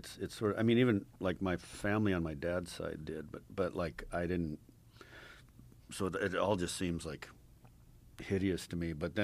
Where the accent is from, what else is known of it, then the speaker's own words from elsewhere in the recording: Albuquerque, New Mexico, United States; now in Austin, United States; I grew up in Albuquerque, and my dad was always griping about Texans coming in.